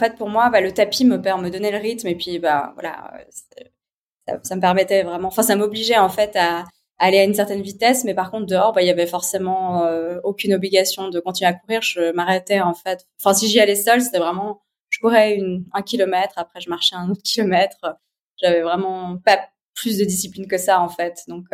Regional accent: Geneva, Switzerland; born there; Alors, je suis née à Genève, j'ai 36 ans

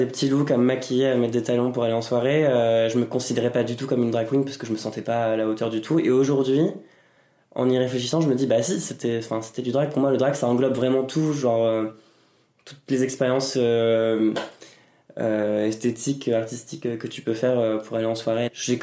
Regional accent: Normandy, France; also born or lived in Texas; now in Paris, France; Là, ça fait 6 ans que je suis à Paris. Je viens de Normandie. J'ai passé un an au Texas pour passer mon bac là-bas.

